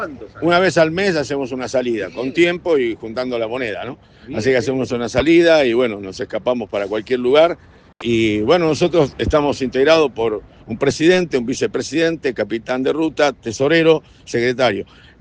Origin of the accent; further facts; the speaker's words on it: Buenos Aires, Argentina; now in Perico, Argentina; yo vengo de Buenos Aires y me instalo aquí en Perico.